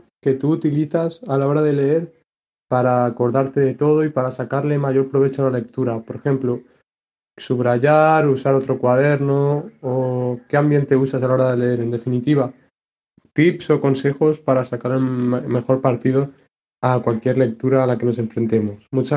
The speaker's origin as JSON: {"language": "Spanish", "town": "Ciudad Real", "region": "Castilla-La Mancha", "country": "Spain", "said": "de Ciudad Real. Tengo 16 años y soy muy amante del podcast."}